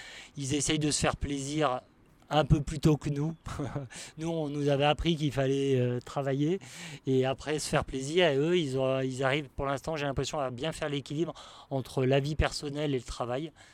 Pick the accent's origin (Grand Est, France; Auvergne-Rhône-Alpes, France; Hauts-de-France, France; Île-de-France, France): Auvergne-Rhône-Alpes, France; Saint-Martin-d'Hères; je suis né sur Saint-Martin-d'Hères. Donc c'est vrai que j'ai vécu entre Saint-Martin-d'Hères, Pont-de-Clé, Champagné.